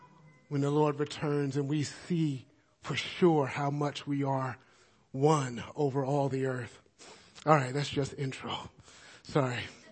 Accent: Brooklyn, New York, United States; And last weekend, I was in my hometown of Brooklyn, New York, preaching for Resurrection Church there in Williamsburg, Brooklyn.

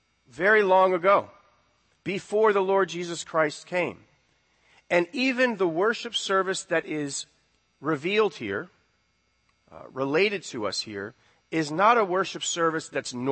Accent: United States; And yet, as American evangelicals, sometimes I think that we can still fall into the same trap

